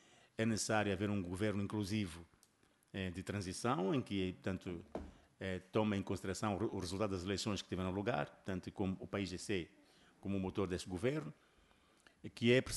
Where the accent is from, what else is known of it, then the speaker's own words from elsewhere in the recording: Mozambique; eu agora não estou a falar de Moçambique, como moçambicano, não.